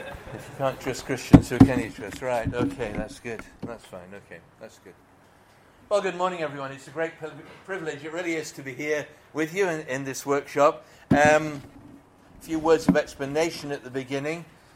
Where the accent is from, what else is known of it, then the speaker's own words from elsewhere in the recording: England, United Kingdom; now in Edinburgh, United Kingdom; we're based in Edinburgh now, though I'm not from Scotland. I'm from England